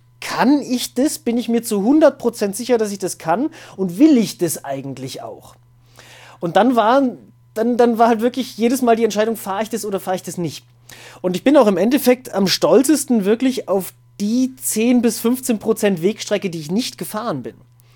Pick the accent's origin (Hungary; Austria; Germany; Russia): Germany; Siegen, North Rhine-Westphalia; also born or lived in Bavaria; ich bin ja dann auch in Siegen geboren worden. Aber die ersten 6 Jahre meines Lebens haben wir im Süden von Bayern gewohnt.